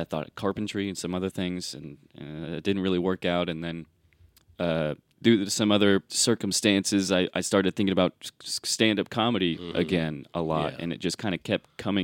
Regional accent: Sulphur, Oklahoma, United States; now in Norman, United States; I grew up in Oklahoma. I grew up in Sulphur, Oklahoma. Oh, okay. And I moved here, or I moved to Norman, rather, in 2020.

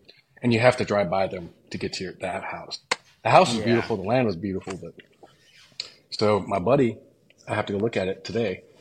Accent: Oregon, United States; also born or lived in Denver, United States; I was born in Denver, Colorado. Lived there for about 9 years. Then moved out to Southern Oregon, and in a real, real rural area.

